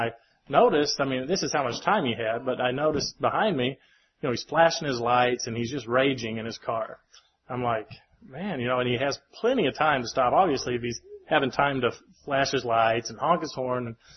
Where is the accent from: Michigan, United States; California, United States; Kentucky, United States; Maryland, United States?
Kentucky, United States; I grew up in Kentucky, and it's a, you know, feud between, Eastern Kentucky and West Virginia families.